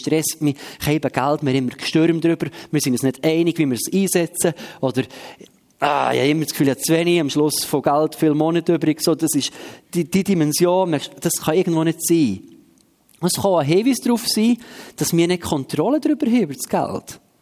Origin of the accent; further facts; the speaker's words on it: Switzerland; Und ich glaube, wir vergessen das manchmal als Schweizer, dass der Reichtum, den wir haben